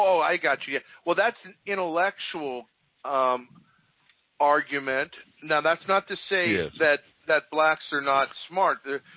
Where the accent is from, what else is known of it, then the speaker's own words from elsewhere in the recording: Highland Park, United States; I come from Highland Park. So that's blue collar, man.